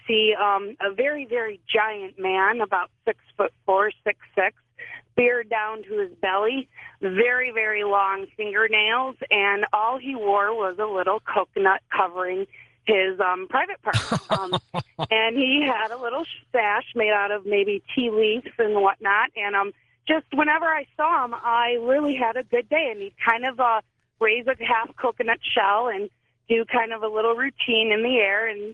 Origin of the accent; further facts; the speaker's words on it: Hawaii, United States; from Hawaii.